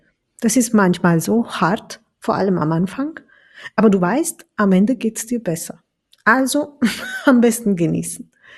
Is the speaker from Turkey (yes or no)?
yes; Turkey; German is a second language; Das Schicksal ist nämlich für so viele Sachen zuständig in meiner Heimat, in der Türkei.